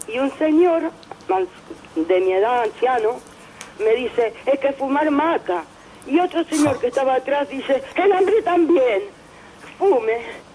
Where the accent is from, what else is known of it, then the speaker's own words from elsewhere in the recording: Argentina; now in Spain; Yo vengo de Argentina, me vengo a España, pasa lo mismo.